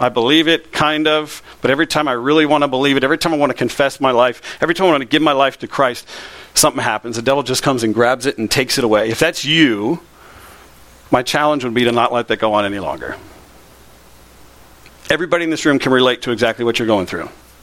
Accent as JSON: {"language": "English", "town": "Lakeland", "region": "Florida", "country": "United States", "tie": "born or raised there", "said": "as I mentioned before, I grew up in Lakeland."}